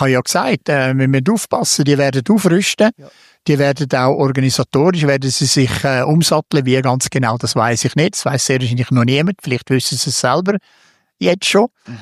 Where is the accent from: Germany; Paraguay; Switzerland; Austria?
Switzerland; ich bin Schweizer Meister geworden, in dem Moment, wo wir Schweizer die Besten auf der Welt gewesen sind.